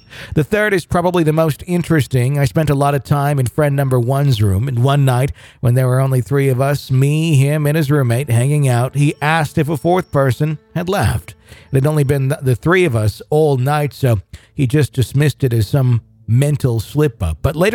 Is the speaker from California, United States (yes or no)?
yes; California, United States; So I'm from California.